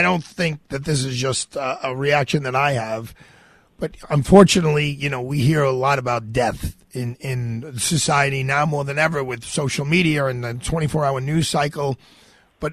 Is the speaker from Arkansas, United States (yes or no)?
no; New York, United States; And obviously, I have no objectivity because I'm a New Yorker. But let's face it, New York is a big piece of the American puzzle.